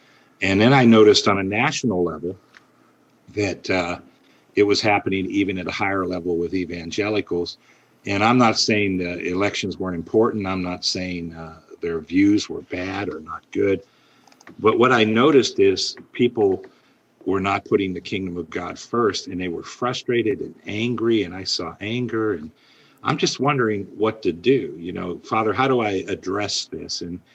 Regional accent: Warren, Ohio, United States; I did. This is my hometown.

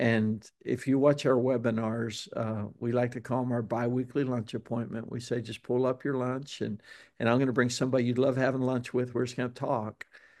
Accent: Pittsburgh, Pennsylvania, United States; He's a Pittsburgh Steelers fan. He knows I come from Pittsburgh.

